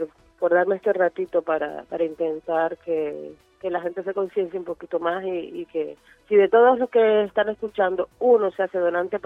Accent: Canary Islands, Spain; now in Tenerife, Spain; somos de Tenerife. Bueno, yo soy de Puerto, pero vivo en Tenerife hace muchos años.

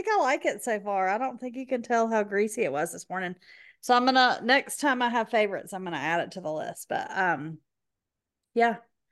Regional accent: Macon, Georgia, United States; I am from Macon.

